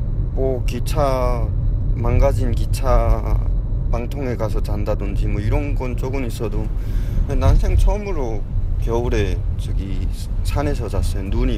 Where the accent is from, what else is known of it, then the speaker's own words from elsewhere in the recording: North Korea; 그 집은 정말 제가 북한에서 봤던 집하고 별 차이는 없었던 것 같아요.